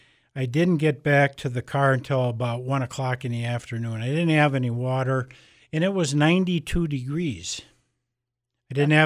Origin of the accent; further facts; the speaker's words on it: Neenah, Wisconsin, United States; I grew up in Neenah, Wisconsin. Graduated from Neenah High School.